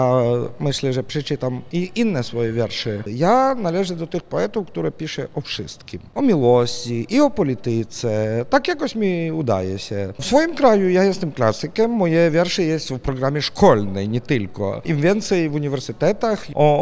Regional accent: Rivne, Rivne Oblast, Ukraine; Polish is a second language; moved away as an adult; also born or lived in Irpin; now in Poland; Ja jestem z Równego, ale z żoną mieszkałem w Irpieniu

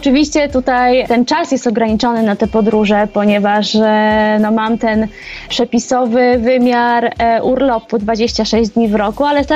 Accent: Lublin Voivodeship, Poland; Pochodzę z województwa lubelskiego, tu się urodziłam, wychowałam

